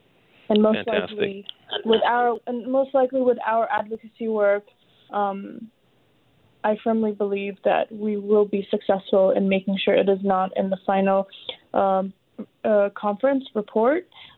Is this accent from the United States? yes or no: no; Armenia; growing up in Armenia, I never thought that as a 16, 17-year-old, my voice can also be heard in the government of Armenia.